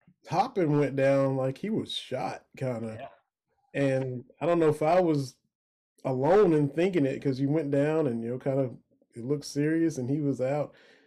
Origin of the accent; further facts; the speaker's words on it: Lynch, Kentucky, United States; Got a fellow Harlan Countyan in here. Y'all know I'm from Harlan County. I grew up in Lynch.